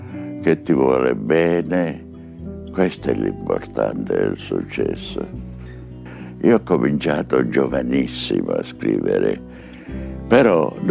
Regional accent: Sicily, Italy; moved away as an adult; now in Rome, Italy; Poi, capisci, pur di andarmene dalla Sicilia

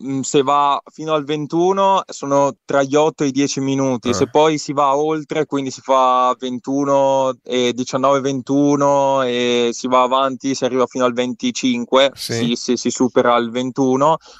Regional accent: Verona, Veneto, Italy; ma io sono di Verona, quindi non so se conoscete

